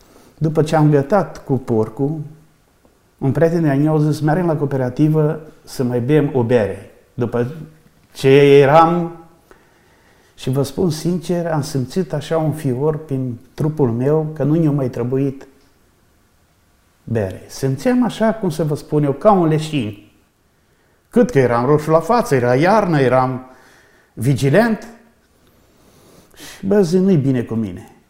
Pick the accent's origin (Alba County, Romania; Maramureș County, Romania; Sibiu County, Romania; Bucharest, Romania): Alba County, Romania; Lupu; Eu nu sunt medeșan, eu sunt din Blaj, din Lupu, de fapt. Dar stau pentru o perioadă de timp că m-am căsătorit la Medeș.